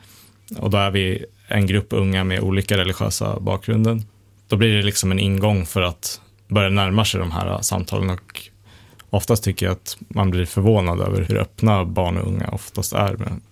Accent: Sweden; min morfar var indisk, fast jag är uppvuxen i Sverige.

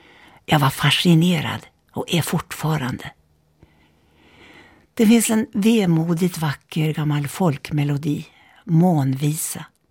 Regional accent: Härnösand, Västernorrland County, Sweden; I Norrland, Härnösand där jag växte upp

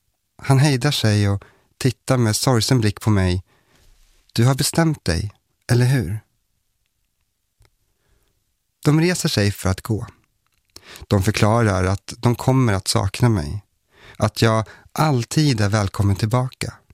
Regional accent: Strömsund, Jämtland County, Sweden; also born or lived in Eskilstuna; Son till min norrländska pappa och grekiska mamma föddes jag i Eskilstuna och växte sedan upp i Strömsund i Jämtland. Som ett Jehovas vittne.

